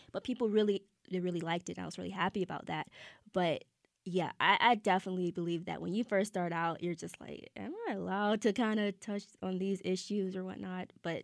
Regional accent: Savannah, Georgia, United States; basically this poem is about how I believed my experience growing up in Savannah, Georgia was like.

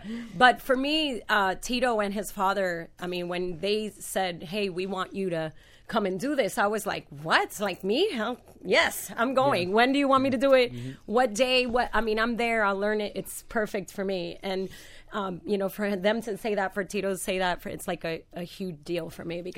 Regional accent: Puerto Rico; born there; moved away; also born or lived in Memphis, United States; I was born in Puerto Rico, and then I moved to Memphis

